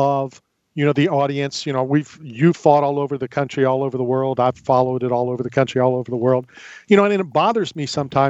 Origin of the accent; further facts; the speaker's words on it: Philadelphia, Pennsylvania, United States; born there; I was born in Philadelphia. I love the city, even though I don't live here anymore.